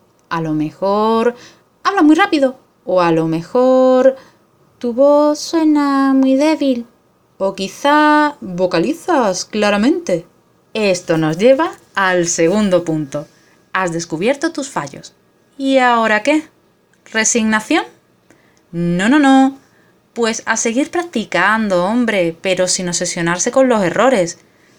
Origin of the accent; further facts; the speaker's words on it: Andalusia, Spain; accent: Andalusian; Soy andaluza y sé de lo que te estoy hablando. No hay nada peor que una pronunciación en falsete. Por supuesto, ya os habréis dado cuenta de que hago la S aspirada y me como la letra del final de alguna palabrita